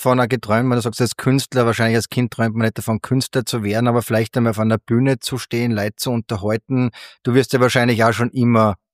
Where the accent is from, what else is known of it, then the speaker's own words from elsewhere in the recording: Salzburg, Austria; Ich bin aus Salzburg